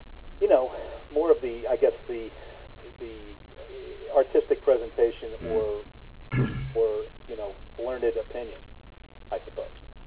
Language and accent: English; New York, United States; moved away as an adult; now in Los Angeles, United States; Well, I find, you know, since I relocated from New York to L.A., I read less because I used to do all the reading on the buses and trains.